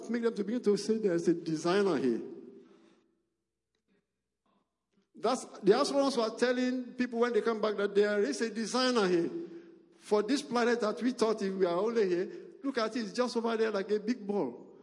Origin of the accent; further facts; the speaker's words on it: Nigeria; moved away; Nigeria in 1992, the last time I was there. Before I went, the Lord talked to me that there was a group in my hometown.